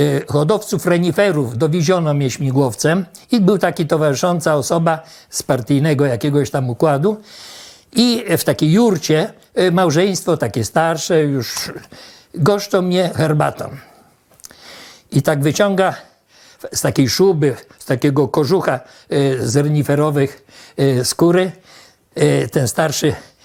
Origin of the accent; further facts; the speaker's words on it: Warmian-Masurian Voivodeship, Poland; moved away as an adult; also born or lived in Germany; Urodziłem się w Niemczech w czasie wojny. Potem się wychowywałem w małym miasteczku na Mazurach.